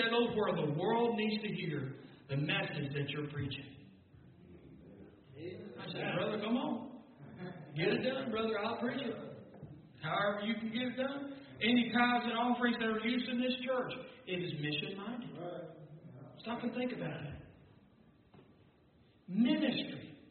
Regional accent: Kentucky, United States; born or raised there

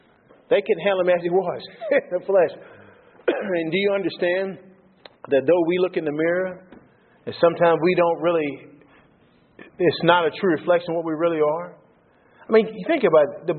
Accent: New Boston, United States; I tell people I'm going back and I'm going to run New Boston, my hometown, you know.

